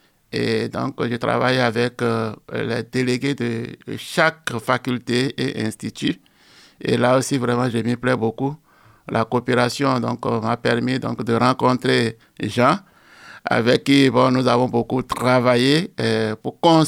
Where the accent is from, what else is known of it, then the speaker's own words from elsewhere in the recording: Benin; Je suis originaire du Bénin, qui est l'ex-Dahomey. Alors, moi, je suis ordonné prêtre en 91.